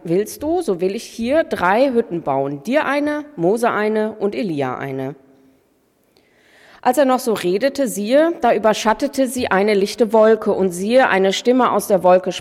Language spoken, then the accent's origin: German; Northern Germany, Germany; Ich komme aus Norddeutschland, keine Berge.